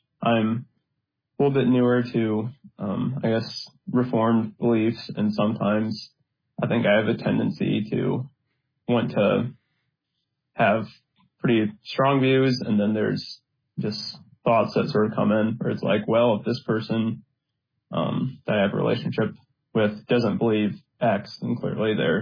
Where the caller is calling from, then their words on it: Indiana, United States; I'm calling in from Indiana.